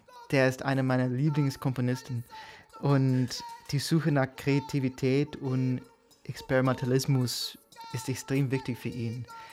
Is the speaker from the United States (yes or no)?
yes; United States; Ich komme aus den USA